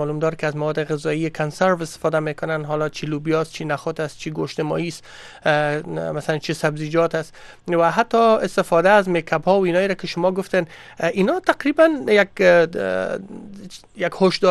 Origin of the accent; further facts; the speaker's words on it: Afghanistan; moved away; ولی ما به تازگی ها چند سال میشه از افغانستان آمدیم